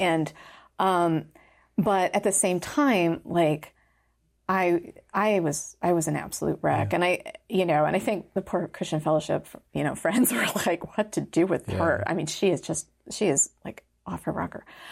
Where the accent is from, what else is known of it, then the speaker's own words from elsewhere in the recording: Oregon, United States; so again, I'm from Oregon. And from a fairly, not rural area, but just a fairly kind of standard, like I grew up in the middle of grass seed country.